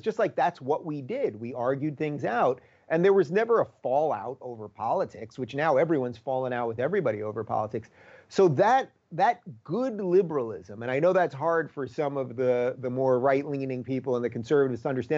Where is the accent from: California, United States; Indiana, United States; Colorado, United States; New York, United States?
New York, United States; Long Island; also born or lived in Brooklyn; So I was born in Brooklyn, New York in 1976, before it was cool hipster Brooklyn, when it was still old Brooklyn, you know, not Brooklyn Dodgers Brooklyn, but Brooklyn. And I grew up in Long Island, and I went to college upstate New York